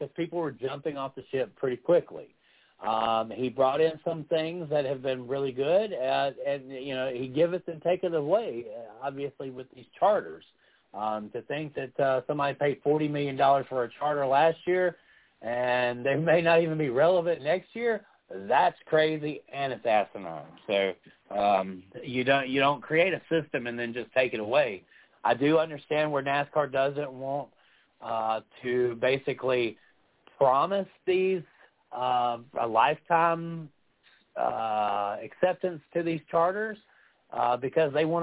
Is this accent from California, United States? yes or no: no; Mississippi, United States; And we're from Mississippi. We're not big on unions here.